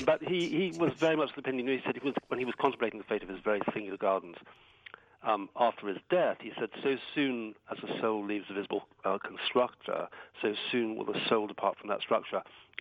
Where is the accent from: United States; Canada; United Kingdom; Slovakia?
United Kingdom; England; although I'm saying it has nothing to do with just being English, it's a peculiar characteristic of people of this little island that we are pretty obsessed with our gardens.